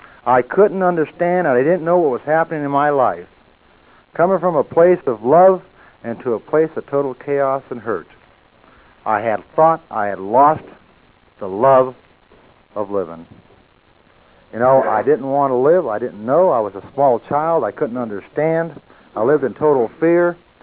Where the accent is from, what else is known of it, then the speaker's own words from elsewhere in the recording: Las Vegas, New Mexico, United States; I come from Las Vegas, New Mexico, not Las Vegas, Nevada, where all the lights are and all the excitement is, but Las Vegas, New Mexico, where we have dirt streets, we had a dirt floor